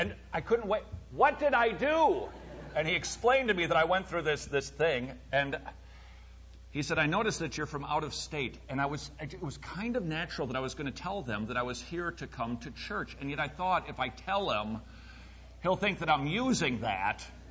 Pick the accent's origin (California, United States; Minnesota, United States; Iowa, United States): Minnesota, United States; St. Paul; now in Atlanta, United States; It was so fun to be on 94, by the way, because we live in Atlanta now. And we're from St. Paul, so it was like, oh, this is almost like home.